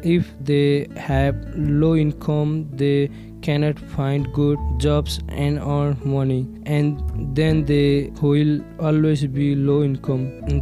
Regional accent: Nepal; English is a second language; I'm from Nepal.

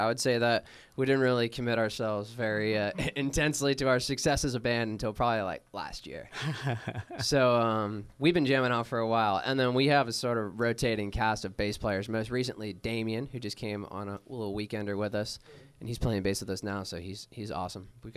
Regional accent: Frederick, Maryland, United States; I'm from Frederick, Maryland originally, so I went to Tuscarora High School in Frederick.

